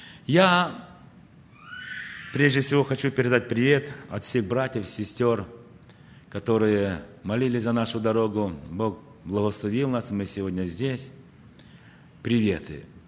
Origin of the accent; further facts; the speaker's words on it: Obreja, Bălți, Moldova; А я родился, такой есть под Бельцами деревня, называется Обрежа, в украинской семье, в русскую школу пошел. И знаете, у меня такая история, что много языков знаю